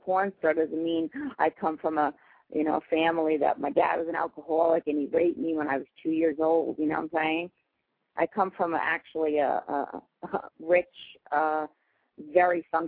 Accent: New York, United States; I ain't no Southern Belle. I'm from New York and I'll do it.

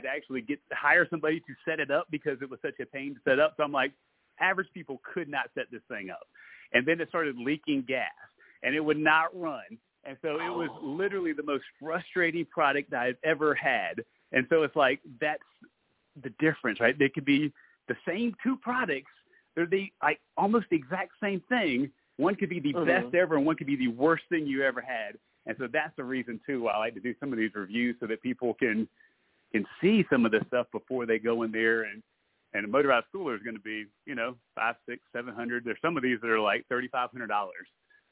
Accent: South Carolina, United States; I know growing up in South Carolina, people are like, why?

